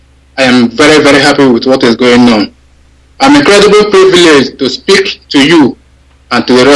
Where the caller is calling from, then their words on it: Nigeria; I'm calling from Zoological Republic of Nigeria.